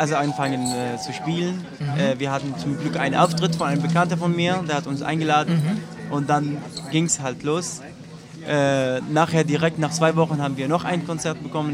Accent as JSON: {"language": "German", "country": "Iraq", "second_language": "German", "said": "es war in der Musikschule in Irak, ist mein Heimatland."}